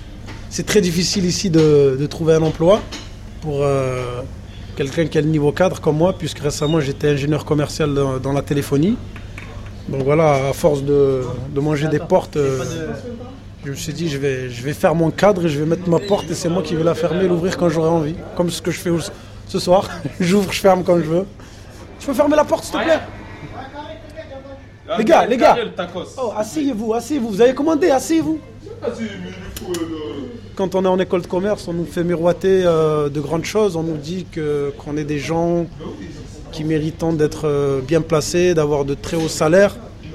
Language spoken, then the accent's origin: French; Montpellier, Occitanie, France; also born or lived in Morocco; J'ai 29 ans, bientôt 30 ans. J'ai grandi à Montpellier, je suis né au Maroc. J'ai fait 6 ans de stage à Paris. J'appelle ça le service militaire. Et là, je suis de retour à Montpellier.